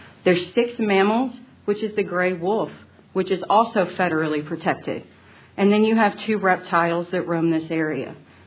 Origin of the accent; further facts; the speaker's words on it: Texas, United States; I was born and raised in Texas. I've never lived anywhere but in Texas.